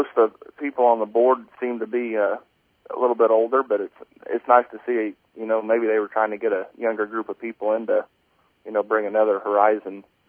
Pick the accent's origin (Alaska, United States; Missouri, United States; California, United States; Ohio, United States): Missouri, United States; Brookfield; I am from Brookfield, which is in Linn County.